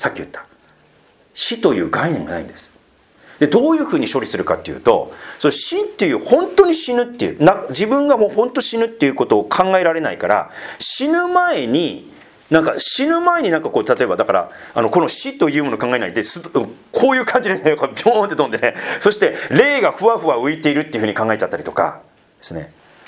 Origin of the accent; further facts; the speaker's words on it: Sendai, Miyagi, Japan; で私がね仙台出身なので